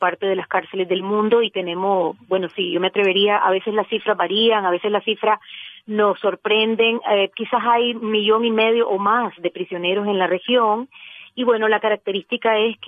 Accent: Nicaragua

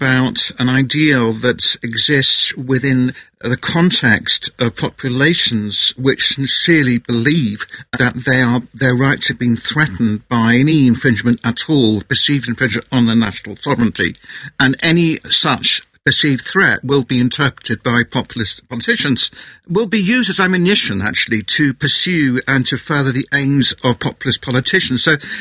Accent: United Kingdom; I'm a Brit, OK? I'm sitting in the UK

